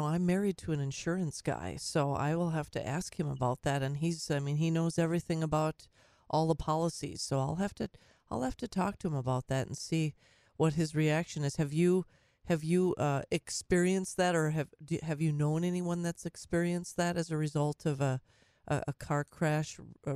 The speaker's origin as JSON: {"language": "English", "region": "Minnesota", "country": "United States", "said": "This is obviously my home state is Minnesota."}